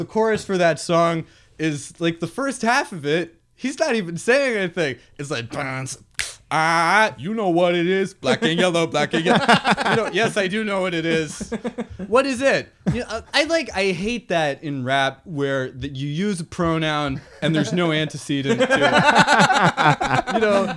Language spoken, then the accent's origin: English; Pittsburgh, Pennsylvania, United States; I have to love it because I'm from Pittsburgh.